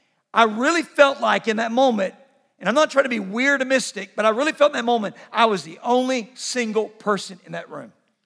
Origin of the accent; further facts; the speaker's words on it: Jacksonville, Florida, United States; I grew up in Jacksonville, Florida, not far from Blackshear, Georgia.